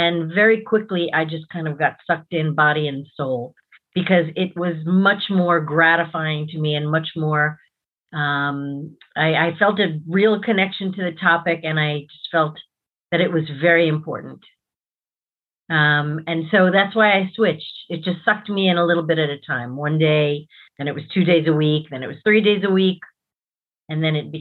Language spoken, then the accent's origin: English; Brooklyn, New York, United States; born there; I was born in Brooklyn, New York.